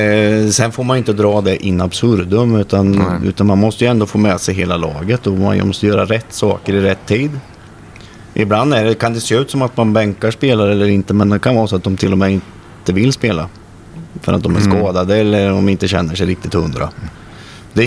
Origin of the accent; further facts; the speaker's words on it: Ljungsbro, Östergötland, Sweden; also born or lived in Linköping; Ja, jag är född i Linköping, uppväxt i Ljungsbro.